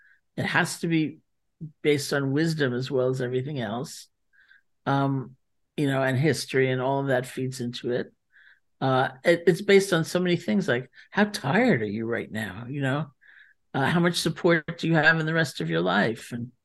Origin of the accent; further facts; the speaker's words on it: New York City, New York, United States; Like, I'm in New York City right now, and I grew up in New York City